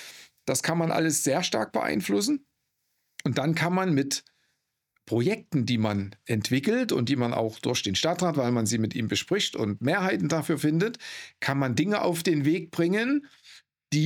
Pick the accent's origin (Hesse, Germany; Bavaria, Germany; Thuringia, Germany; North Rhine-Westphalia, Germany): Thuringia, Germany; Altenburg; born there; Ich bin in Altenburg geboren